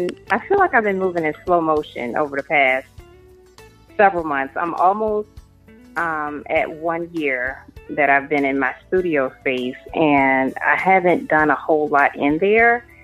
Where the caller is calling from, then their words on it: Conyers, Georgia, United States; I'm calling you from Conyers, Georgia.